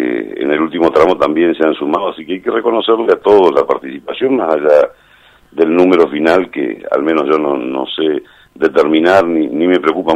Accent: Argentina; me confieso que lo he disfrutado como tantos argentinos, y particularmente como el grueso de los radicales de todo el país

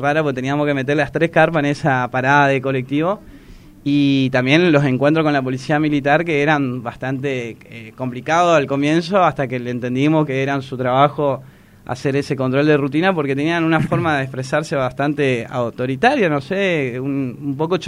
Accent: Posadas, Misiones, Argentina; yo que soy de Posadas.

